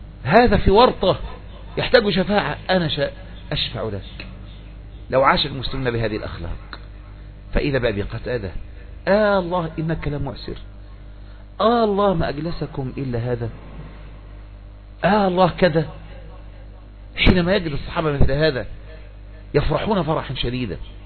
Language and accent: Arabic; Egypt; احنا مصريين